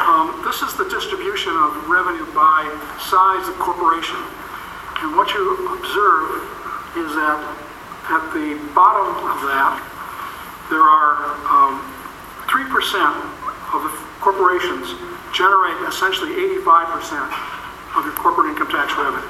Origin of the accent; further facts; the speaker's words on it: Minnesota, United States; I grew up in Minnesota.